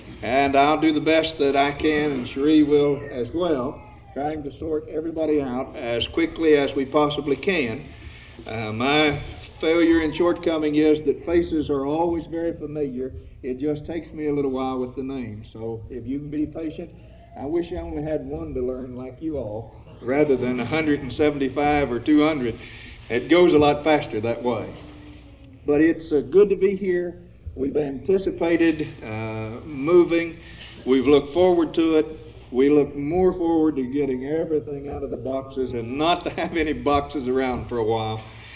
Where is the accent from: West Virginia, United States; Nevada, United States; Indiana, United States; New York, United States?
West Virginia, United States; also born or lived in Ohio River; I grew up on the Ohio River, living on both sides for a while, though born in West Virginia and living there most of my life.